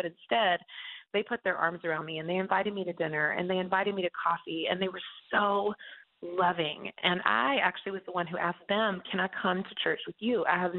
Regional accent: North Carolina, United States; Well, I was raised in the Southeast in North Carolina in a tiny little town, which I loved. I mean, there were 14,000 people in the whole town, so very small.

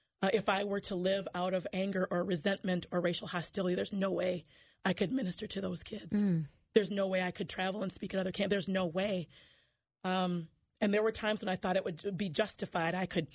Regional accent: Minnesota, United States; And also growing up in the Rondo neighborhood, it was, has always been relatively diverse.

